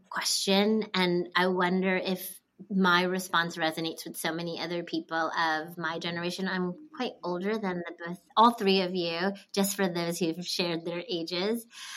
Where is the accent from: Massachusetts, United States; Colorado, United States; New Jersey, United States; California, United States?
New Jersey, United States; also born or lived in New York; You know, I grew up in New Jersey and New York. I didn't have a lot of Asian friends.